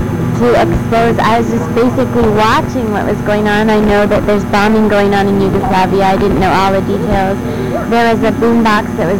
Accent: Ontario, Canada; born there; also born or lived in British Columbia; I was born in Ontario, but I've been in BC for the past 4 or 5 years.

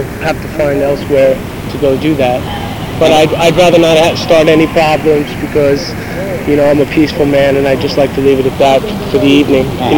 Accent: Brooklyn, New York, United States; I come from Brooklyn, New York. That's why I love New York.

